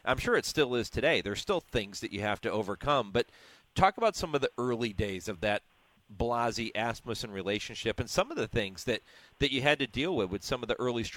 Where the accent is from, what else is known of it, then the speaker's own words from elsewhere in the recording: New York, United States; also born or lived in Massachusetts; Yeah, I grew up trout fishing in the Northeast in New York and Massachusetts and that part of the country.